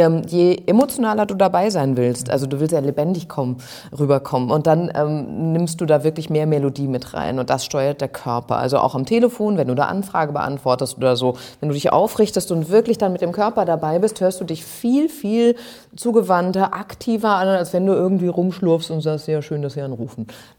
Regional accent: Hesse, Germany; In Südhessen.

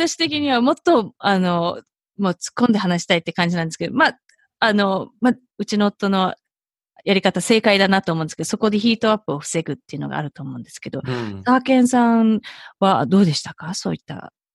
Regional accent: United States; 小さい頃、こう、アメリカで育った割には、口が裂けても言えないってことはないんですけど

